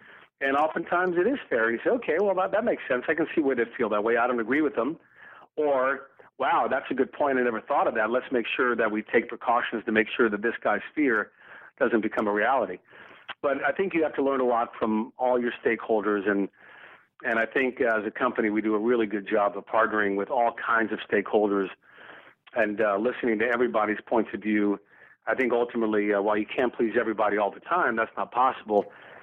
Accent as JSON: {"language": "English", "region": "the South", "country": "United States", "tie": "born or raised there", "said": "you can guess if I grew up in the South in the 1960s."}